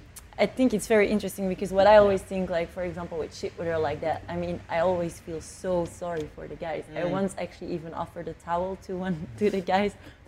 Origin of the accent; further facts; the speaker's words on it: Belgium; now in United Kingdom; I'm from Belgium.